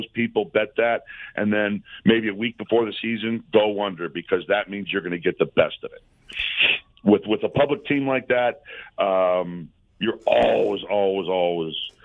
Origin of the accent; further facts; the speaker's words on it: Milwaukee, Wisconsin, United States; now in Las Vegas, United States; I've lived in Vegas for 22 years, so... and especially being from Milwaukee and born and raised on the Packers.